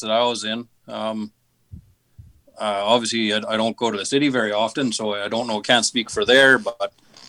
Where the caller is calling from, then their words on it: Loreburn, Saskatchewan, Canada; Oh, I'm down in Loreburn, Saskatchewan.